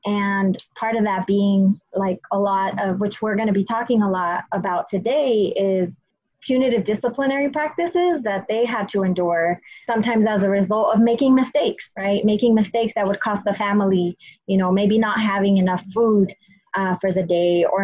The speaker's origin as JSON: {"language": "English", "town": "Santa Ana", "region": "California", "country": "United States", "tie": "born or raised there", "said": "the way that all of this emerged growing up in Santa Ana, right, where my parents kind of brought all of that, all of those gifts and all of those experiences"}